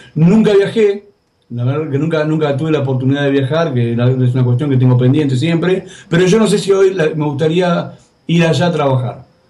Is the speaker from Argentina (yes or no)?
yes; Argentina; me quiero quedar acá en Argentina por lo menos, seguir apostando al cine latinoamericano y seguir apostando acá en mi país